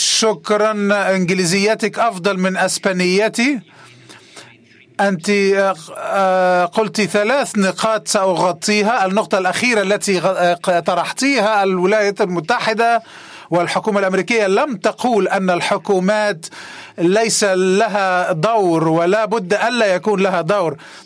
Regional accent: Beirut, Beirut Governorate, Lebanon; أنا كبرت في بيروت، وبيروت فككت في الوقت الذي أنا كبرت فيه

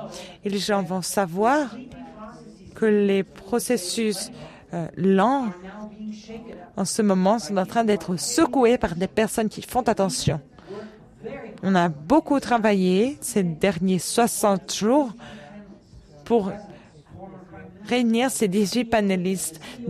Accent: Beirut, Beirut Governorate, Lebanon; moi, j'ai grandi à Beyrouth pendant un bon moment

